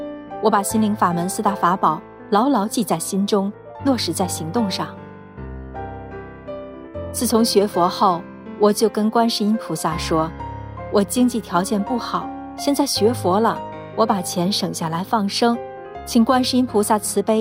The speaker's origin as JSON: {"language": "Chinese", "region": "Sichuan", "country": "China", "lives_now": "Jiangsu, China", "said": "我是四川人，在江苏打工。"}